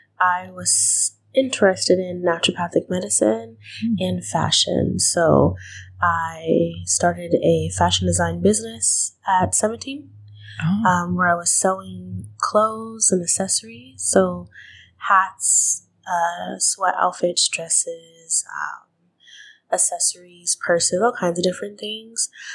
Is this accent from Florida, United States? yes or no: no; Tacoma, Washington, United States; Born and raised in Tacoma, Washington.